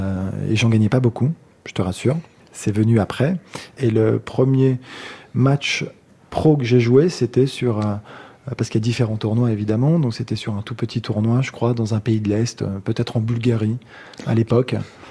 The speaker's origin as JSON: {"language": "French", "town": "Casablanca", "region": "Casablanca-Settat", "country": "Morocco", "tie": "born or raised there", "said": "J'ai grandi à Casablanca, au Maroc"}